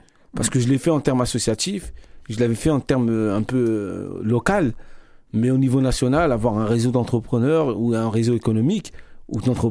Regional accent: France; Nous, on est né en France, on a grandi en France, on est né avec la culture française. Et certes, nos parents sont originaires d'autres pays, d'Afrique, etc. Mm. Mais nous, on est purement français, on se sent français.

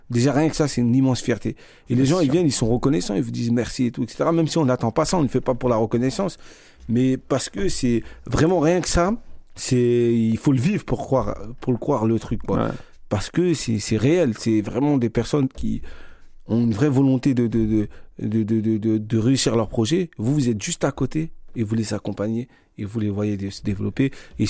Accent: France; Nous, on est né en France, on a grandi en France, on est né avec la culture française. Et certes, nos parents sont originaires d'autres pays, d'Afrique, etc. Mm. Mais nous, on est purement français, on se sent français.

